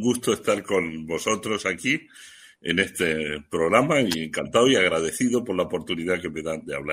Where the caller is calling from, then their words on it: Madrid, Community of Madrid, Spain; Yo les hablo desde Madrid, soy español, soy un empresario español de 67 años que ha hecho parte de su vida de trabajo en España y también una parte muy importante en México.